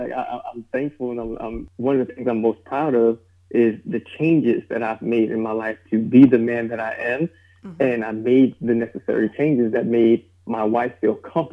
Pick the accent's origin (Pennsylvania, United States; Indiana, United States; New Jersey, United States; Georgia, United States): New Jersey, United States; Jersey City; So I'm originally from Jersey City. That's where all my family's from. And growing up in that area, you know, poverty stricken. I lived on Martin Luther King Drive.